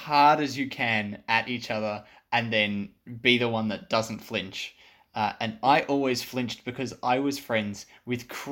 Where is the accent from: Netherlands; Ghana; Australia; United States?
Australia; Sunshine Coast, Queensland; I'm from Sunshine Coast, so I'm a little bit north of you.